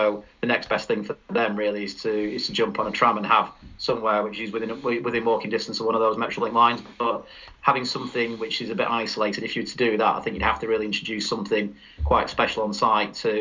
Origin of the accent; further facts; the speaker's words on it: Rochdale, North West England, United Kingdom; I'm from Rochdale, so those two towns.